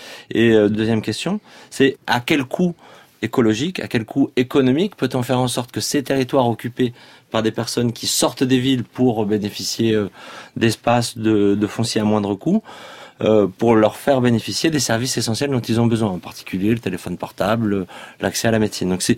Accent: Toulouse, Occitanie, France; born there; also born or lived in Paris / Italy; Je suis né à Toulouse. Je suis rené à Paris, après je suis rené en Italie

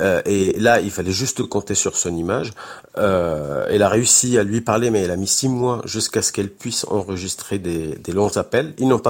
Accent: Aleppo, Aleppo Governorate, Syria; moi, par exemple, je viens d'Alep.

